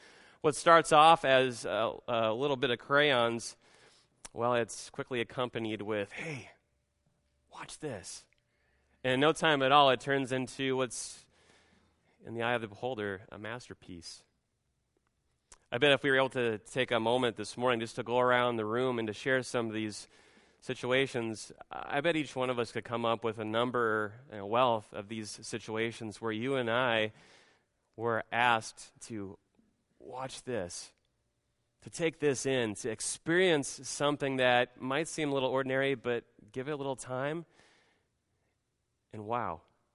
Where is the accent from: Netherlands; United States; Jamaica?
United States; Nebraska; venture off to the frozen land that is Nebraska, my home state